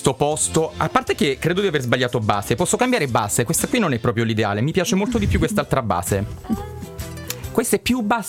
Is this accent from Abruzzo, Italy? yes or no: yes; Abruzzo, Italy; Io sono abruzzese, appunto vicino alle Marche.